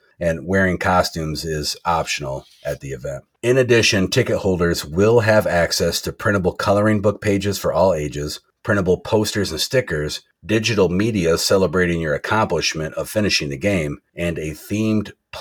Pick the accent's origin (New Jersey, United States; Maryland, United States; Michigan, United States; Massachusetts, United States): Michigan, United States; Jackson; Next up is an event coming to Jackson, Michigan, my hometown, June 1st from questoapp.com.